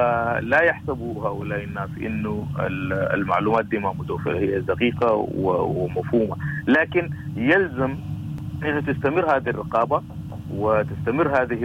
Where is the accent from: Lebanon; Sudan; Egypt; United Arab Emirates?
Sudan; دي مسؤوليتنا كلنا كسودانيين إننا نتضامن ونتضافر ونقول لا للعنف